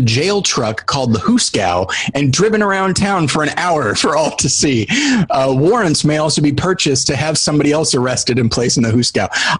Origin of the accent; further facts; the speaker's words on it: Taft, California, United States; the celebration in my hometown of Taft, California.